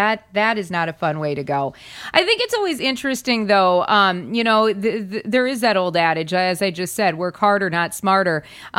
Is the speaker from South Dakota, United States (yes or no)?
yes; South Dakota, United States; And in my home state of South Dakota, because I always like to see how they compare